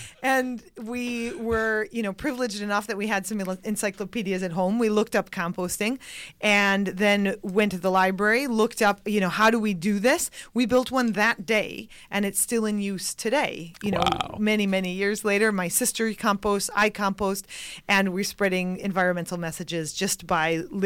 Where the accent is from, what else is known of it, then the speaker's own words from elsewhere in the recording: Elm Grove, Wisconsin, United States; also born or lived in Milwaukee; I was born in Milwaukee, Wisconsin, so just north of here, and was raised in Elm Grove. My parents still live in that original house.